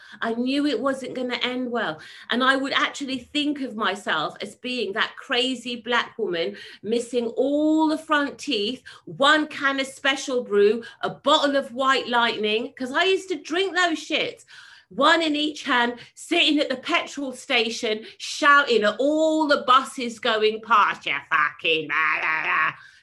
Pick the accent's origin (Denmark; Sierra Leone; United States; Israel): Sierra Leone; Freetown, Western Area; this addict's not using, because I'm a girl from Freetown and I'm enjoying my freedom.